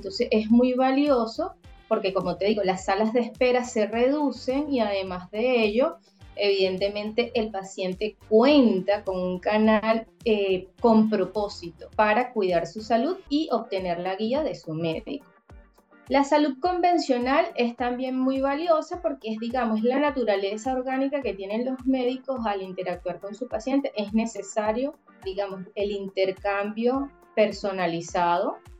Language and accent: Spanish; Venezuela; born there; Venezuela, ¿sí? Que pues ciertamente es mi país natal.